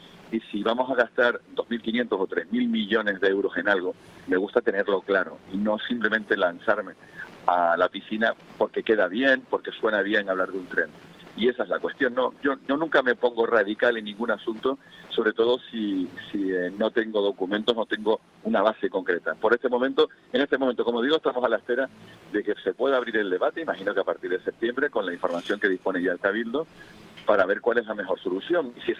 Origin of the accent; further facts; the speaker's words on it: Canary Islands, Spain; los asuntos que nos interesan a los tinerfeños, a los canarios y como españoles también.